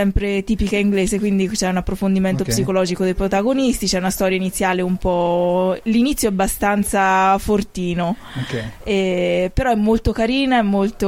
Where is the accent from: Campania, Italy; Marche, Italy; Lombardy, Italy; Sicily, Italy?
Marche, Italy; Jesi; Sono di Iesi, ho quasi ho superato i 40 anni.